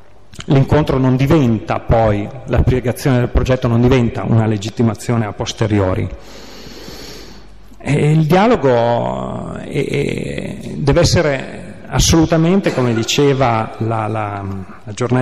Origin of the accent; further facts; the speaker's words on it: Turin, Piedmont, Italy; io sono di Torino